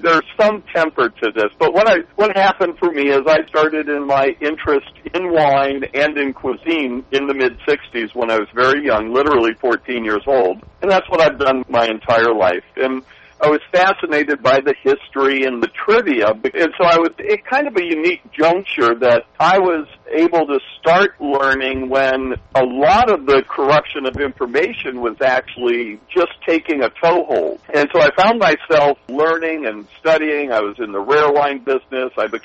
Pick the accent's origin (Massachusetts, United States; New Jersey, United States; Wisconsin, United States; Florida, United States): Florida, United States; Miami; I grew up in Miami.